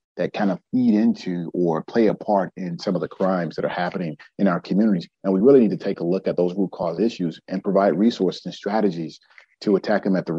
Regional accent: Chicago, Illinois, United States; I'll tell you just, as a kid growing up in Chicago, you touched on a couple of things.

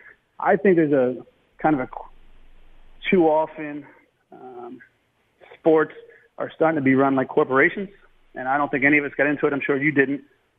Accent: Baltimore, Maryland, United States; You know, growing up in Baltimore, it's the Orioles, Maryland basketball, and wrestling, probably in that order.

